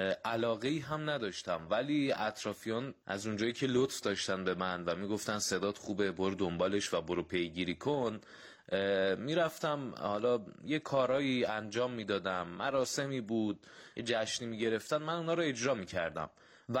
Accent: Kashan, Isfahan, Iran; born there; 1376 هم و 24 سالمه. لیسانس رشته روانشناسی دارم و در کاشان متولد شدم.

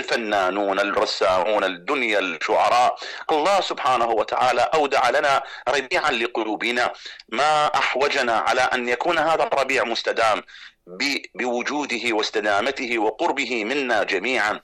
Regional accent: Iraq; انا اتحدث يعني كعراقي

